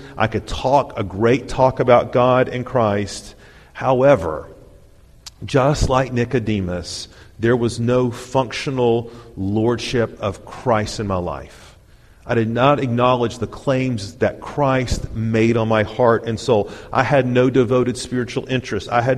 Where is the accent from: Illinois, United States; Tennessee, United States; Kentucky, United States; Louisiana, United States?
Tennessee, United States; Chattanooga; now in Florida, United States; you know that I come from the land of the three-fingered people in the mountains of Tennessee. Okay, I grew up in Chattanooga.